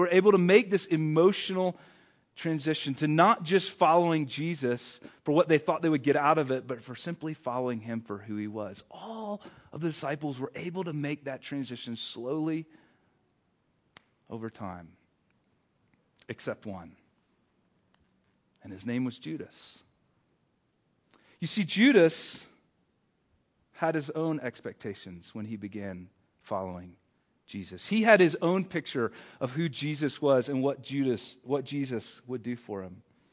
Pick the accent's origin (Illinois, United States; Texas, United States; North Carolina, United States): North Carolina, United States; I grew up in North Carolina, which is the heart of NASCAR country.